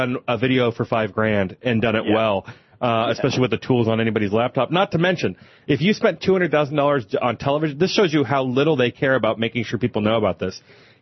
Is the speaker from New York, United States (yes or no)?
no; California, United States; I grew up in California, so by the time I got to other states and saw how they did it, I was shocked.